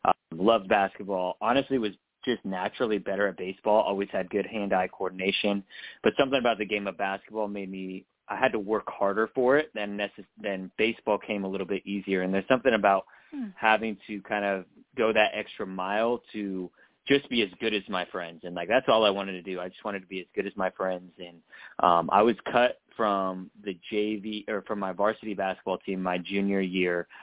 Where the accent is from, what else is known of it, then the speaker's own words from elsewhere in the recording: California, United States; also born or lived in Humboldt County; I'm from Northern California. I'm from Humboldt County. I went to Arcata High School, and so a fun fact about me, my K-8 school had my graduating class of in eighth grade had 16 kids, so incredibly small school.